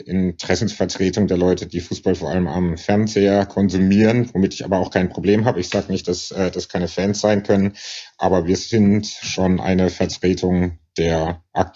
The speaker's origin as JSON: {"language": "German", "town": "Karlsruhe", "region": "Baden-Württemberg", "country": "Germany", "tie": "born or raised there", "moved": "yes", "lives_now": "Berlin, Germany", "said": "Ich bin in Karlsruhe aufgewachsen, im Wildparkstadion im Block A4 groß geworden"}